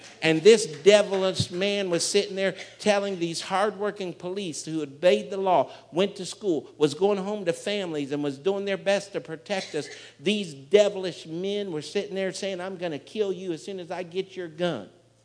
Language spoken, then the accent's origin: English; Canton, Ohio, United States; I'm from Hardin County, right here in Canton, Ohio.